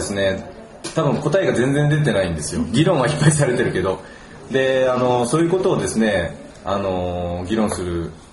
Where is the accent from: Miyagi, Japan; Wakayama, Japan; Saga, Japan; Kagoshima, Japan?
Saga, Japan; 僕実家が佐賀県で